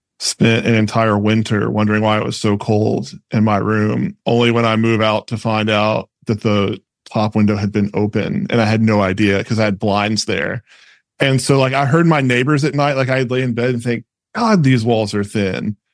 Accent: United States; I recently learned, like obviously growing up in the States, I'm just used to opening windows that way.

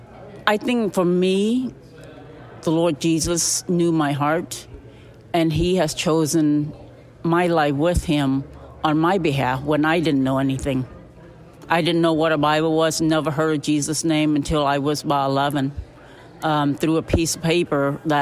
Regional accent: Cambodia; I did. I was born in Buddhism.

